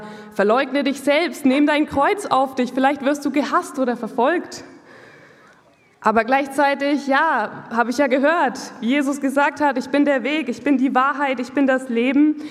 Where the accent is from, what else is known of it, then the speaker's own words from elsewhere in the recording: Neuenmarkt, Bavaria, Germany; now in Nuremberg, Germany; Ich komme hier aus der Gegend, aus Neuenmarkt und lebe gerade in Nürnberg mit meinem Mann